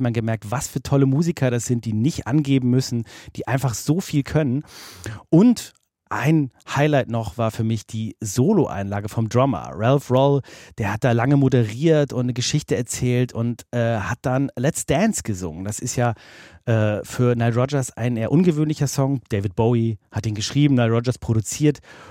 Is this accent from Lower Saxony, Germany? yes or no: no; Hamburg, Germany; Als Hamburger ist man ja gut ausgerüstet mit Regenponcho und so weiter.